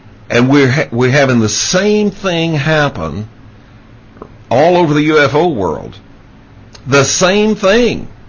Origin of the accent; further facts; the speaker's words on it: Dallas, Texas, United States; When I was growing up in Dallas, Texas, there was a very famous preacher on television.